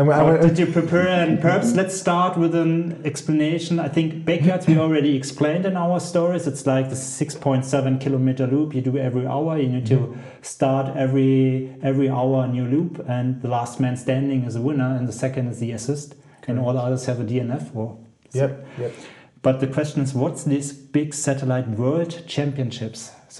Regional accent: Roth, Bavaria, Germany; My hometown area.

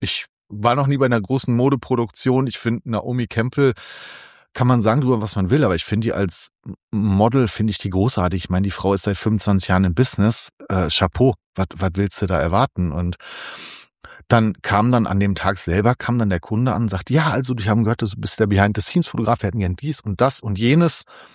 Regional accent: Hesse, Germany; also born or lived in Essen; ich ziehe jetzt mal nach Köln, weil ich bin in der Wetterau aufgewachsen, das ist nicht so das schönste Pflaster

